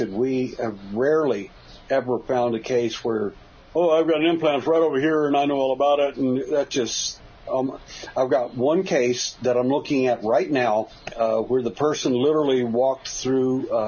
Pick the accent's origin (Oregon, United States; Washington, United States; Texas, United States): Texas, United States; born there; I was born at night, 7:30 at night, as a matter of fact, and I was born in Texas, but it wasn't last night.